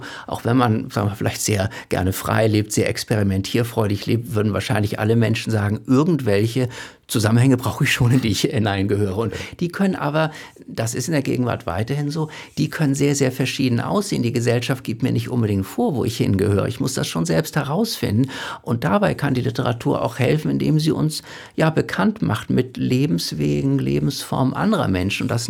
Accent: Northern Germany, Germany; Ich komme aus Norddeutschland, von der Ostseeküste. Für mich ist Landschaft mit Heimat verbunden.

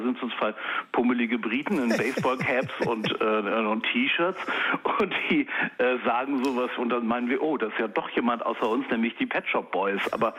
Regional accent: West Germany, Germany; Also ich bin im Westen groß geworden

